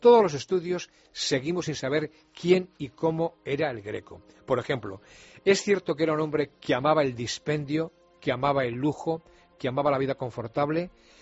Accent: Spain

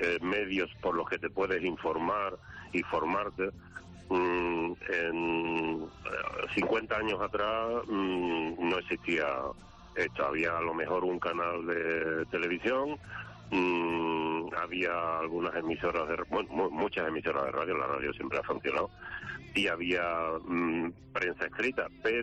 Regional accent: Huelva, Andalusia, Spain; somos de Huelva, porque nos relacionaban mucho con Jaén

